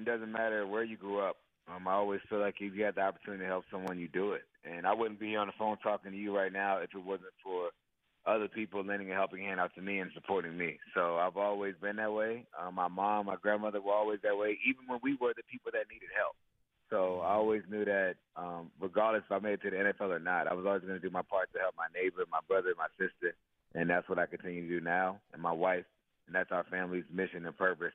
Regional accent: Maryland, United States; Maryland is kind of always been home for me.

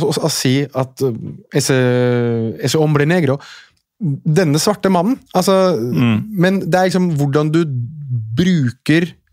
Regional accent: Oslo, Norway; jeg er født og oppvokst i Oslo sentrum.

